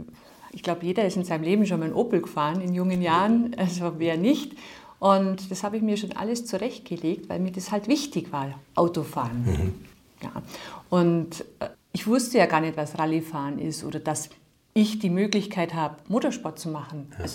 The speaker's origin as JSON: {"language": "German", "town": "Bad Bayersoien", "region": "Bavaria", "country": "Germany", "said": "aus Bad Bayersoen, wo ich herstamme"}